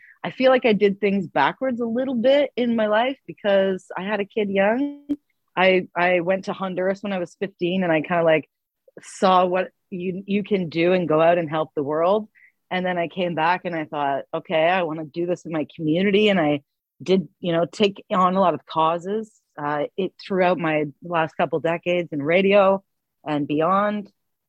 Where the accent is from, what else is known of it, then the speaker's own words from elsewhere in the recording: Prince Edward County, Ontario, Canada; Novel Idea here in Kingston, Books on Main in Bath, and Books & Company in Prince Edward County, my hometown as well.